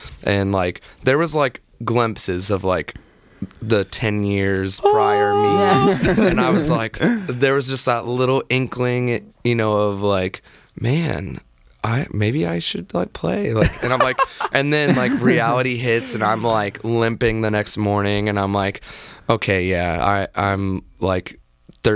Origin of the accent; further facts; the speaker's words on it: Dayton, Ohio, United States; moved away; You know, I am a kid from Dayton, Ohio.